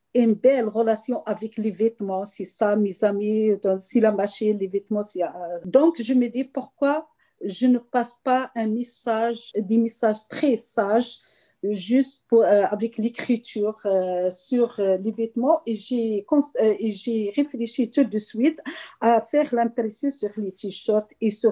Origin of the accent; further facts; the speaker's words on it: Morocco; Oui, je suis marocaine.